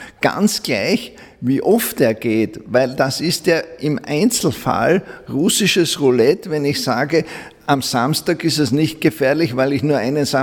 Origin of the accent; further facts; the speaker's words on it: Styria, Austria; Und mir tut es als Steirer besonders leid